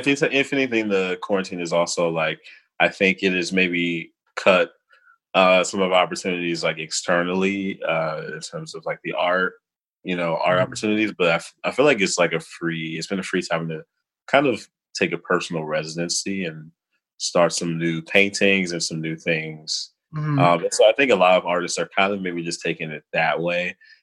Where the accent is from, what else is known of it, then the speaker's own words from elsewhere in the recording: Chicago, Illinois, United States; growing up in Chicago, that's how I sort of stumbled into college and went away.